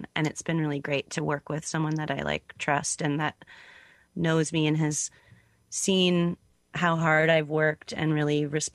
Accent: Barrie, Ontario, Canada; who I've known since I was a little teenager growing up in the Barrie music scene.

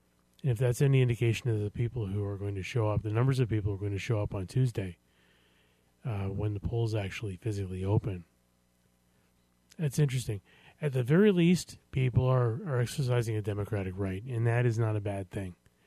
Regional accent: Canada; Now, granted, we're Canadian

